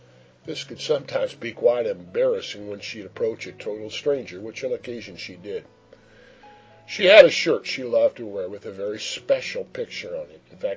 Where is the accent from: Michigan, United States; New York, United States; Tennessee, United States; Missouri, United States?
Missouri, United States; I grew up in Missouri, which is known as the Show Me State.